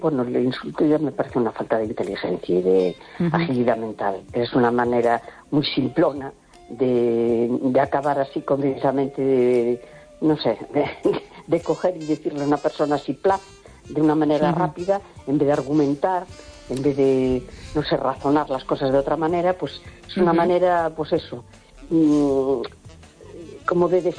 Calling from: A Coruña, Galicia, Spain; de La Coruña.

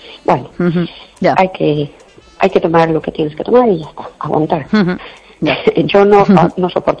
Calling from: Perlío, Galicia, Spain; de Perlío. ¿Qué tal?

